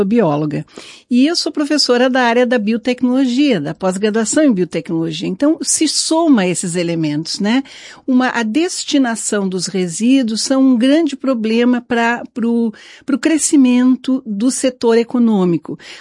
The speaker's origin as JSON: {"language": "Portuguese", "country": "Brazil", "said": "Hoje nós temos esse destaque que me orgulha muito como brasileira em poder dizer isso."}